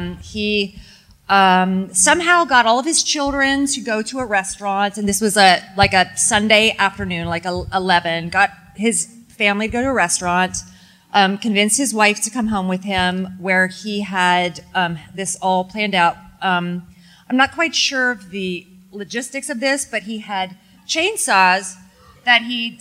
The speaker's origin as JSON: {"language": "English", "region": "Texas", "country": "United States", "said": "I'm from Texas, so I had to bring you guys... sorry."}